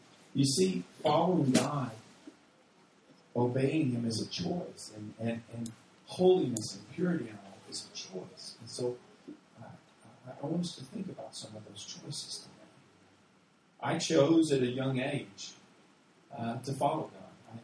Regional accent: Texas, United States; I'm from Texas, and so in Texas, you go into a steakhouse and you're going to order a steak.

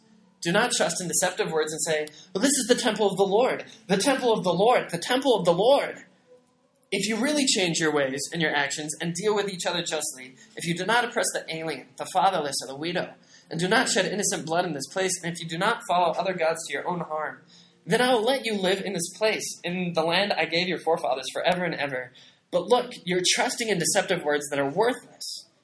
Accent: United States; Honestly, I come from the United States.

